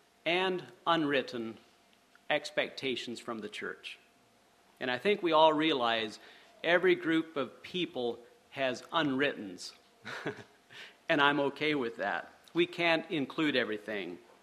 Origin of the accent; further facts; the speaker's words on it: Bethel, Ohio, United States; I grew up in Ohio at Bethel